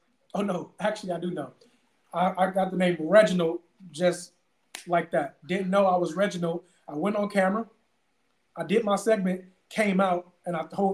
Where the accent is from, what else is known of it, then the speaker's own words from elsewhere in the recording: St. Louis, Missouri, United States; I'm a kid from St. Louis.